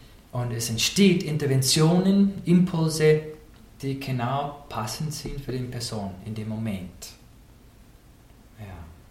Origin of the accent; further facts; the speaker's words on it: Oklahoma, United States; German is a second language; now in Austria; Ich komme aus Oklahoma, in den USA, im Süden, da wo es warm ist, im Vergleich zu den Bergen in Österreich. Und ich bin aufgewachsen in zwei Welten gleichzeitig. Das eine ist das westliche Cowboy-Kultur, mit meinen Cowboy-Stiefeln und Sonntags-Cowboy-Hut.